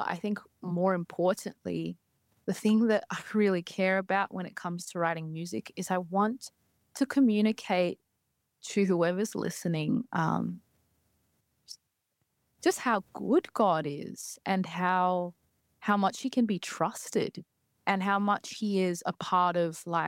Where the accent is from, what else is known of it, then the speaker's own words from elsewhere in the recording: Alice Springs, Northern Territory, Australia; I come from Central Australia in a small town called Alice Springs in the Northern Territory.